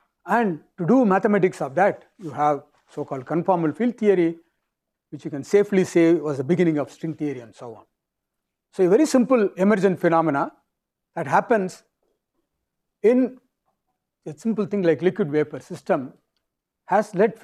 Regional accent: India; Because I come from India, where you have monsoon.

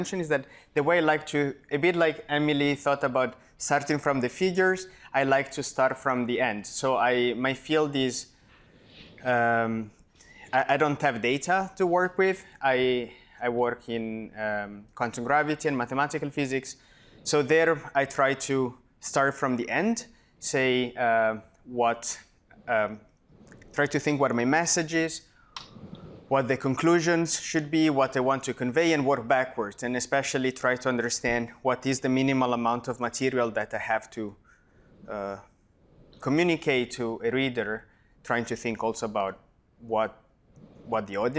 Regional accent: Italy; I've done my PhD in France. I'm from Italy. I did my PhD in France, then came to Perimeter as a postdoc.

